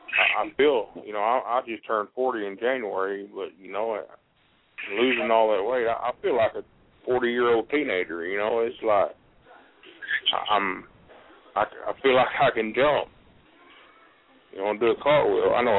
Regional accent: Oklahoma, United States; I am from Oklahoma.

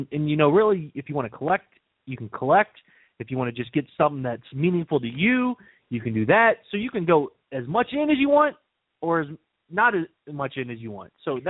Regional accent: Orlando, Florida, United States; I'm a big Park Series fan because I grew up in Orlando going to the theme parks

